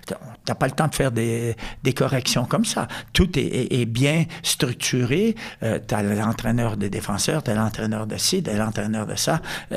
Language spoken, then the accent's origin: French; German-speaking Switzerland, Switzerland; French is a second language; huit ans à Berne, 2 ans à Davos, 2 ans encore, je suis suisse allemand